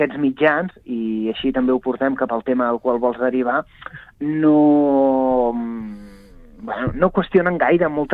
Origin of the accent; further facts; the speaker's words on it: Sabadell, Catalonia, Spain; jo com a sabadellenc resident al barri marítim